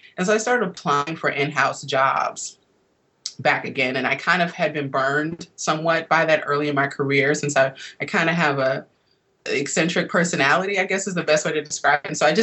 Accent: Milwaukee, Wisconsin, United States; growing up in Milwaukee, where I'm originally from, New York City was like Emerald City to me.

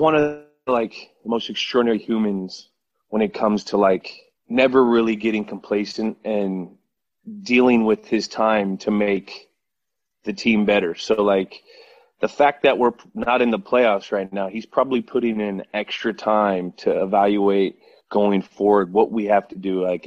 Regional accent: California, United States; That's who I grew up in the Bay Area.

